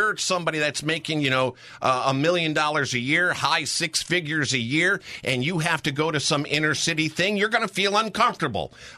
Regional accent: Northeast, United States; You were all roughly the same age, and I was growing up in the Northeast.

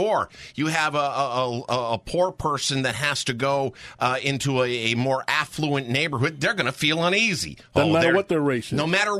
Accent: Northeast, United States; You were all roughly the same age, and I was growing up in the Northeast.

